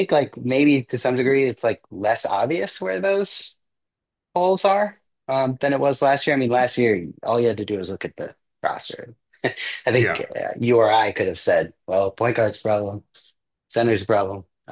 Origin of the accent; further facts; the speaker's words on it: Michigan, United States; So I grew up in Michigan, Southeast Michigan, and my mom went to Eastern Michigan.